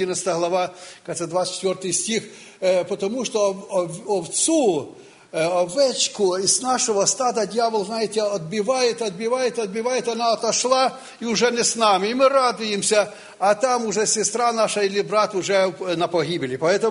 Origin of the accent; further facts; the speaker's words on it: Kropyvnytskyi, Kirovohrad Oblast, Ukraine; мы приехали с Украины, город Кировоград. Это город по географическому расположению в центре Украины.